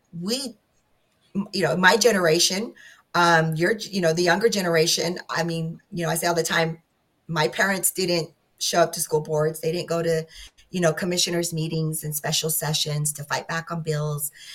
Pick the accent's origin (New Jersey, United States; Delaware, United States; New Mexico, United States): New Mexico, United States; here's an example in my home state of New Mexico.